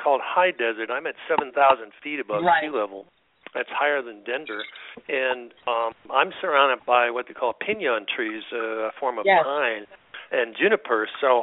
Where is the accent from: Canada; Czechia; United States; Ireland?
Canada; Kitchener, Ontario; I was raised in Canada and near Toronto